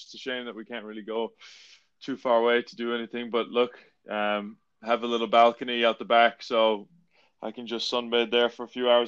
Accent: New York, United States; We spent 10 years growing up in New York, just outside the city.

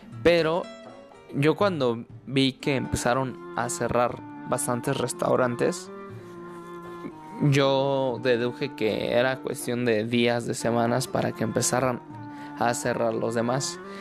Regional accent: State of Mexico, Mexico; realmente no vivo allá, yo soy del Estado de México, pero voy muy seguido a lo que es la ciudad.

